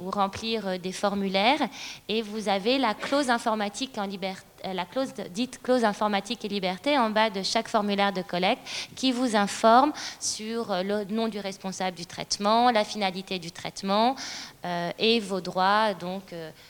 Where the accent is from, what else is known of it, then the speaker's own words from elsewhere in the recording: France; connaît moins d'exceptions que chez nous en France